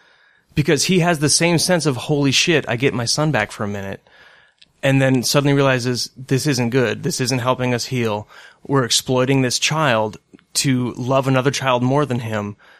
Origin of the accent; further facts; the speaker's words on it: Sweden; I am flawed. I come from Sweden.